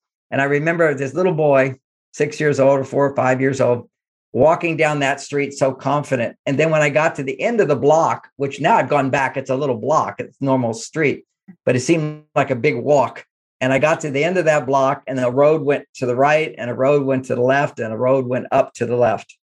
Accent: Texas, United States; We grew up in Texas.

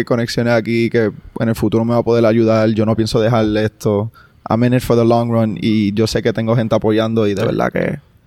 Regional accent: Loíza, Puerto Rico; vengo de Loíza, vengo desde Puerto Rico y estoy aquí

